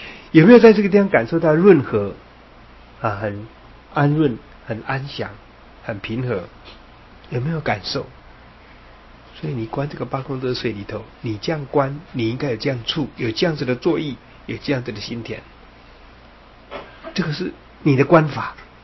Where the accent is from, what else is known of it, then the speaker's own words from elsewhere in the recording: Yilan, Yilan County, Taiwan; 这个是我家乡宜兰的